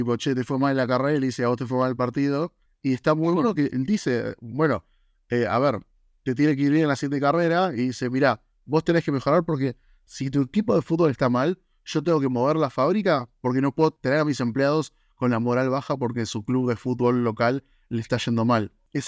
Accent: Argentina; como argentinos lo tenemos

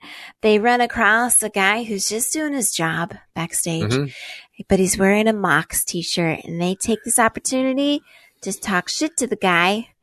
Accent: Spain; I'm from Spain, and that's how I say it.

